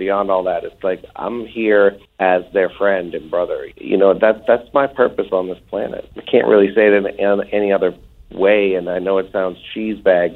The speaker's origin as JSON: {"language": "English", "town": "Boston", "region": "Massachusetts", "country": "United States", "tie": "born or raised there", "said": "I grew up obviously in Boston. I want to say a tough childhood, but we didn't have a lot."}